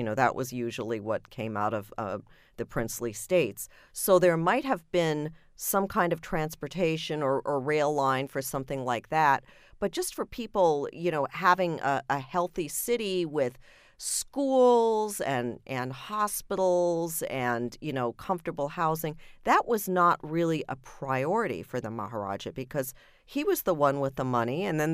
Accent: United Kingdom; born there; It's mixed. My mother is from Germany. My dad is from India, and I was born in Britain.

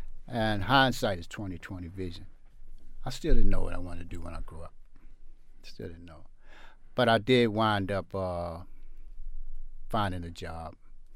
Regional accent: Baltimore, Maryland, United States; Well, I grew up in East Baltimore. I am the second of six children. And we lived in the projects.

